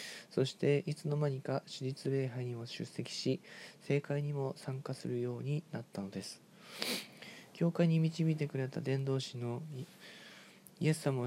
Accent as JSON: {"language": "Japanese", "town": "Tokamachi", "region": "Niigata", "country": "Japan", "tie": "born or raised there", "said": "今から8年前、私の地元新潟県の十日町市で知り合いに誘われて"}